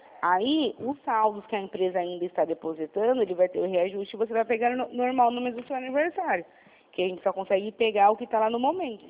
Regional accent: Sorocaba, São Paulo, Brazil; eu sou de Sorocaba.

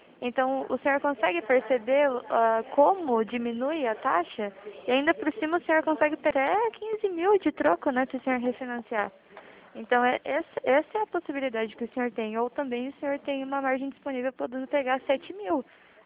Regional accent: Curitiba, Paraná, Brazil; É, não, eu sou aqui de Curitiba

